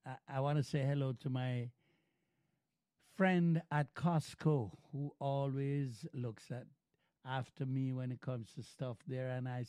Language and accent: English; Montreal, Quebec, Canada; They didn't know I was from Montreal. I came up, lived in Montreal with my brother, and they didn't know I had a Montreal connection.